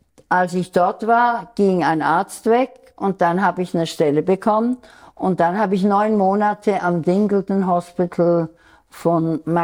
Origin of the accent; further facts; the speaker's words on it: Aargau, Switzerland; also born or lived in United States; Und dann kam ich zurück in die Schweiz, in den Kanton Aargau, meinen Heimatkanton.